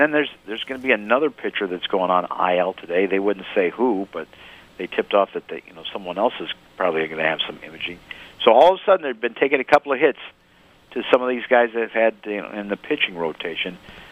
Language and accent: English; Beloit, Wisconsin, United States; So, you know, I'm from Beloit